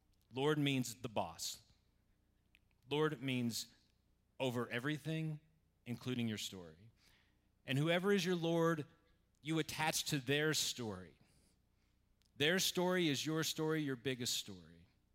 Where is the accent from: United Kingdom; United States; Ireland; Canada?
United States; My biggest story is not that I'm American, though there are parts of that that I'm very proud of and parts that I'm not.